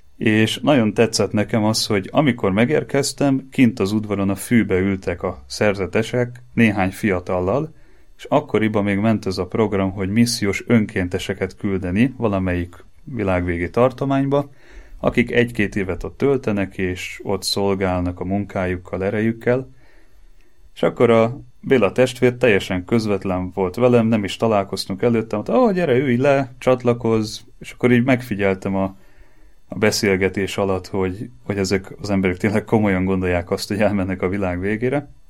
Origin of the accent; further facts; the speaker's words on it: Bárdudvarnok, Somogy, Hungary; Kaposvár mellől Bárdudvarnokról származom, ott él a családom.